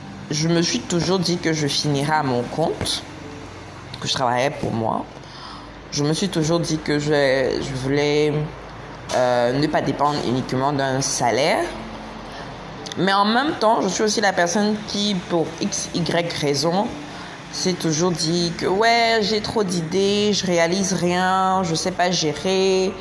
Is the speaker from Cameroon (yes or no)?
yes; Cameroon; Je suis originaire du Cameroun